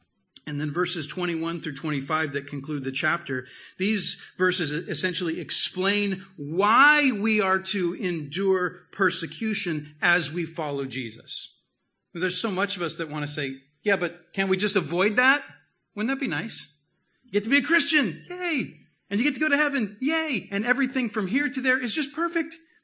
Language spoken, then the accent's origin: English; United States; And as an American, man, there's so many Americans, but I'm an American first.